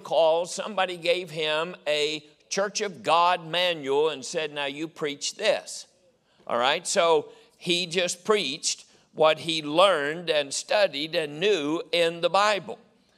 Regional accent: Illinois, United States; moved away; But see, I came from Illinois, and everything out there is in squares.

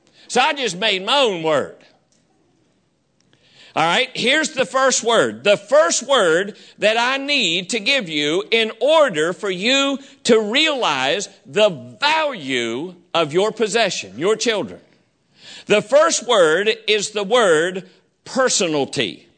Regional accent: the South, United States; accent: Southern; But I got my Southern accent from my heritage. I got it from my heritage. It was innately inherited because of where I was born.

